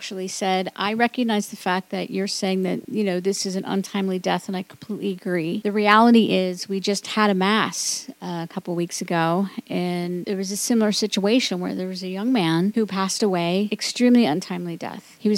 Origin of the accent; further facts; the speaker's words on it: Cincinnati, Ohio, United States; my hometown and kind of come to grips with it, because I've always felt like Cincinnati, although lovely to grow up, there was parts of me, certainly in my high school and college years, I just felt depressed.